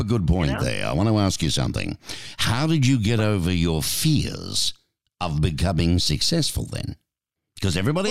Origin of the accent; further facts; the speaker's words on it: Australia; if you're English, but I'm an Aussie, so it's grants, alrighty